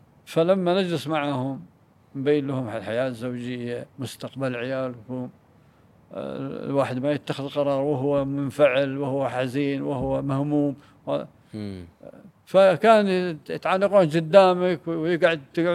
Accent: Kuwait; فعند ذلك عندنا في الكويت

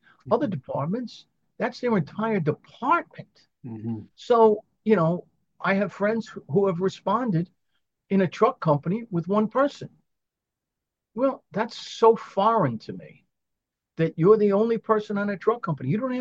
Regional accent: New York City, New York, United States; I come from New York City. We have a hydrant every 600 feet.

